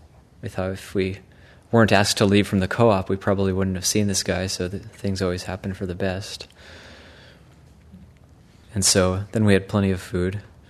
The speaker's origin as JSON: {"language": "English", "country": "United States", "tie": "born there", "said": "I was born in America, I'm white."}